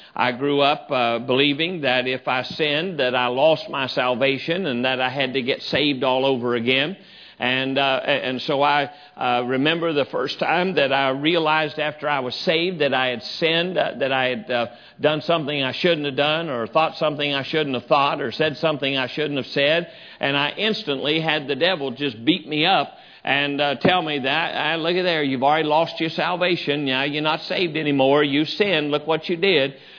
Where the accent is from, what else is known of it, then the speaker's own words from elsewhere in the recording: West Virginia, United States; also born or lived in Illinois; I grew up down in West Virginia, and I pastored there for about 12 and a half, 13 years before going to Illinois.